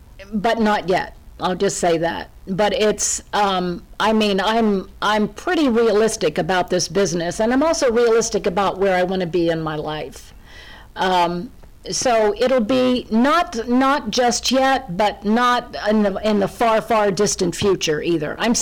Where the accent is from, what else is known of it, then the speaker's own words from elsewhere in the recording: Appalachia, United States; I'm an Appalachian coal mining town girl. I'm from a blue-collar background, first-generation college, and that surprises people sometimes.